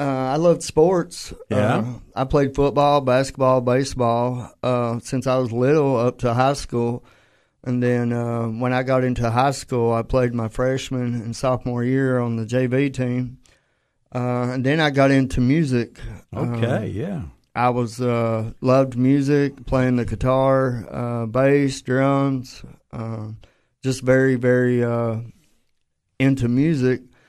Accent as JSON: {"language": "English", "town": "Livingston", "region": "Tennessee", "country": "United States", "tie": "born or raised there", "said": "I'm 42 years old. I was born and raised in Livingston, Tennessee. Grew up here my whole entire life."}